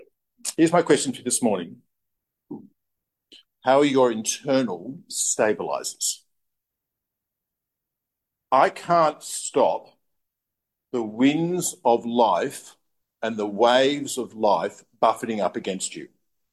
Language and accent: English; New South Wales, Australia; My family was all into boats. We grew up in the Northern Beaches and we used to go deep sea fishing.